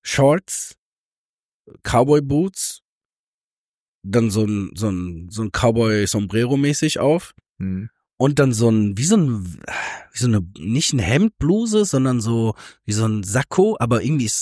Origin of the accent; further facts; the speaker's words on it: Mexico; ganz häufig sagen wir halt so, wir sind aus Mexiko, so dann reagieren die Leute immer, oh wow, wie cool und so.